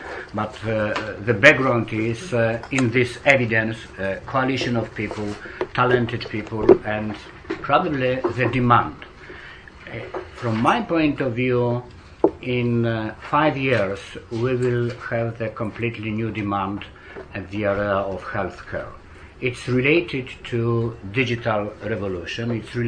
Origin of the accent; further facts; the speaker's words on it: Poland; I'm from Poland